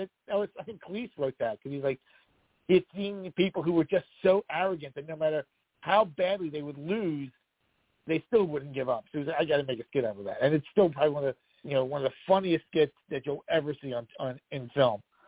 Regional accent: East Brunswick, New Jersey, United States; When I grew up in East Brunswick, in New Jersey, I went to a predominantly Jewish school.

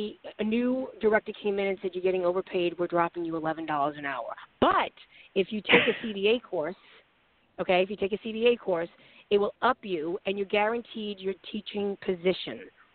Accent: New York, United States; I'm from New York, and all my friends are like, it's 57 and raining, and well, we're sweating.

